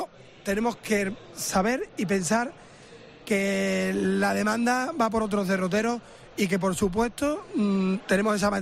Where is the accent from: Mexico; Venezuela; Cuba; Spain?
Spain; La Palma del Condado, Andalusia; Soy de La Palma y, hombre, cuando estamos aquí en Huelva, pues fomentamos un poquito nuestro orgullo onubense, ¿no? Y en mi caso también palmerino.